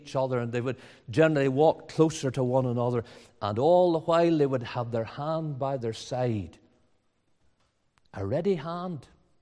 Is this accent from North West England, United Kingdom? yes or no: no; Ballymena, Northern Ireland, United Kingdom; I was originally from Ballymena, and it's been, I suppose, 30 years since I attended Ballymena regularly.